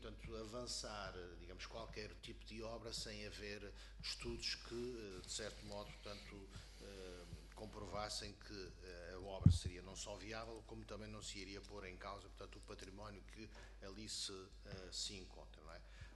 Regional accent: Azores, Portugal; fui eleito pelos Açores pelo Partido Socialista, sou terceirense

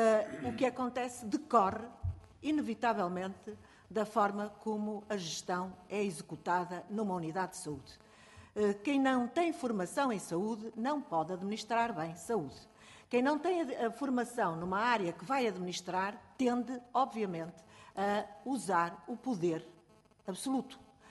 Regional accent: Alijó, Vila Real, Portugal; Eu sou transmontana, do distrito de Vila Real, Conselho de Aljó.

